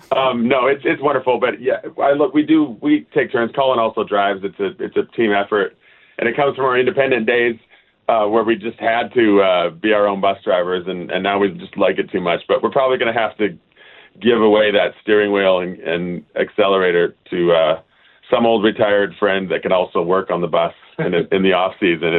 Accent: Canada; And we're Canadian boys that have been influenced by Canadian music our whole lives

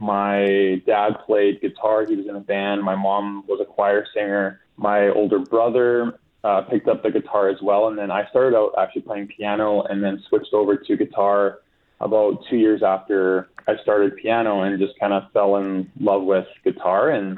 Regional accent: Vernon, British Columbia, Canada; also born or lived in Saskatchewan; Yeah, so I grew up in Okanagan Valley in Vernon.

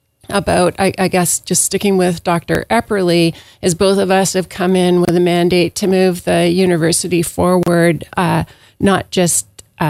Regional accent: Edmonton, Alberta, Canada; born there; also born or lived in Toronto / Montreal / Moncton; So I've lived all across the country. I was born in Edmonton. Didn't spend that much time there before I moved more easterly. Had a number of stops, including Toronto, Montreal, Moncton, and then back through a bunch of Ontario towns, and then back west

